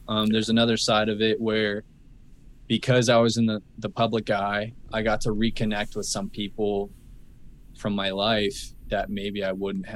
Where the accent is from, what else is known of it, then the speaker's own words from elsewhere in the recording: Phoenix, Arizona, United States; We grew up in Arizona in Phoenix.